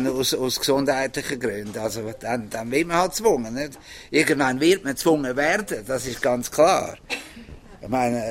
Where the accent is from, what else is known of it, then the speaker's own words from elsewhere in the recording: Zurich, Switzerland; wir sind Zürcher gewesen, auch wenn es Wallis gewohnt hat, für mich war Zürich der Dings gewesen. Und Zürich habe ich in- und auswendig gehabt.